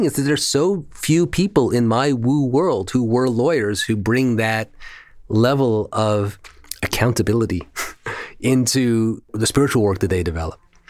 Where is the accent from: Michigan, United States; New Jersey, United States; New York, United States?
New York, United States; accent: New York; Sorry. This is the New York in me. Data.